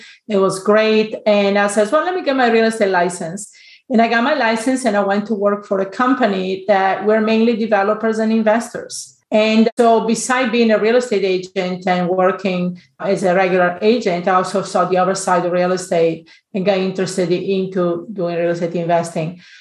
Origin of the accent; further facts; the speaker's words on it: Italy; English is a second language; moved away as an adult; now in United States; Actually, originally, I'm from Italy, so if you wonder about my accent, and I came to the United States in 1985.